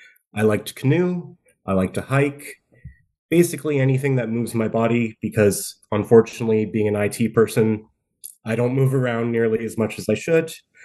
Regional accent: Port Hope, Ontario, Canada; now in Toronto, Canada; I was born and raised in Port Hope, born in Port Hope Hospital, went to PHHS. I'm about as typical as it gets. I spent the last 16 years living in Toronto.

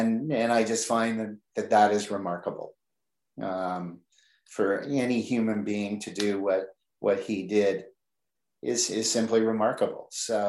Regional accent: Oshawa, Ontario, Canada; I can remember, and I grew up in Oshawa, of course

